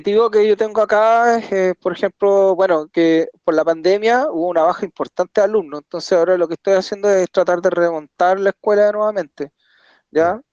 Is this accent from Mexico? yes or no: no; Chile; No, le dije, yo soy chileno.